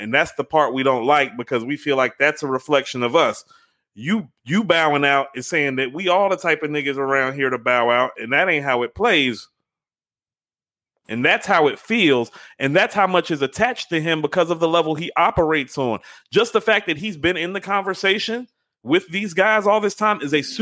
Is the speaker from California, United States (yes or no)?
no; Charlotte, North Carolina, United States; I'm from Charlotte originally, but yeah, like I know cats from Fayetteville.